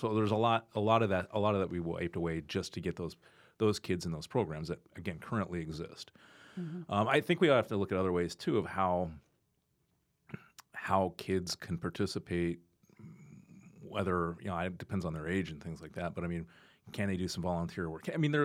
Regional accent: Colorado, United States; I'm from Colorado originally, right?

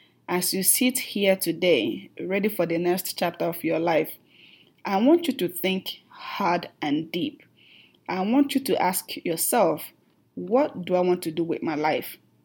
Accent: Nigeria; English is a second language; now in United States; As you can already tell from my accent, I'm from Nigeria.

